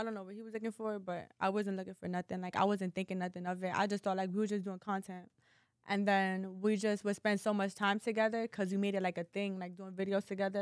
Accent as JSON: {"language": "English", "region": "New York", "country": "United States", "said": "It's just like I'm from New York, so it's just like, yo, my nigga, you dead ass. Like, you know, I'm not using it. Like, that's just how we talk."}